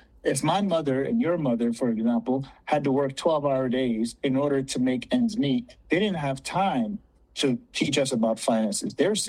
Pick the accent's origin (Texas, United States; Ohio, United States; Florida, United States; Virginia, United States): Florida, United States; Fort Lauderdale; also born or lived in Montreal; So growing up in Fort Lauderdale, everyone kind of had an attachment to their culture, to their background. And I'm of Haitian descent, so obviously, yeah, I attached to that. But knowing that I was born in Montreal but knew nothing about my own country, my own province